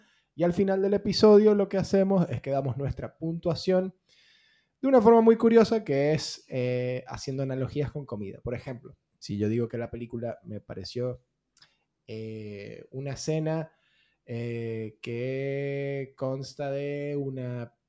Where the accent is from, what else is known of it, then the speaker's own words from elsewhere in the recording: Maracaibo, Zulia, Venezuela; accent: Maracucho/Porteño mix; Ambos somos de Venezuela, yo soy de Maracaibo, y Ley es de Caracas. Yo oscilo entre hablar porteño y maracucho, y a veces me sale un acento raro, una combinación en el medio que nadie entiende de dónde soy.